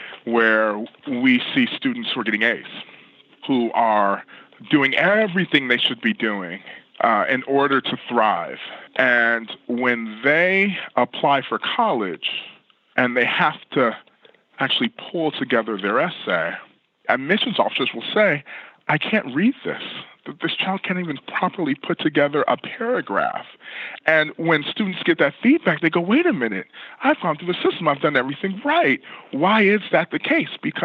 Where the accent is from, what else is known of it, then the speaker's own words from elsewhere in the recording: California, United States; Take my home state in California.